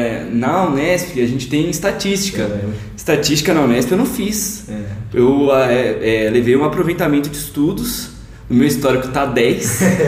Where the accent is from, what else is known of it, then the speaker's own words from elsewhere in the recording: Bauru, São Paulo, Brazil; tenho 24 anos. Sou de Bauru